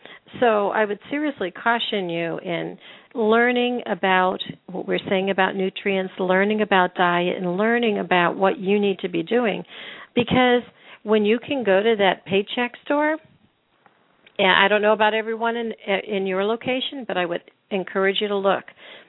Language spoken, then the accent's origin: English; Pennsylvania, United States; I grew up in Pennsylvania in the 60s and 70s, and we got everything from the farm.